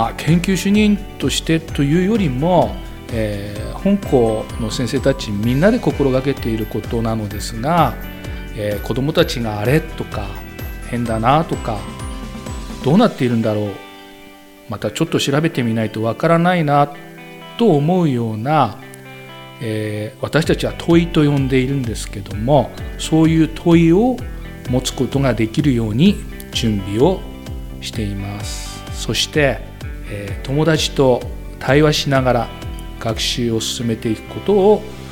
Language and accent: Japanese; Yokote, Akita, Japan; 出身は横手市内です。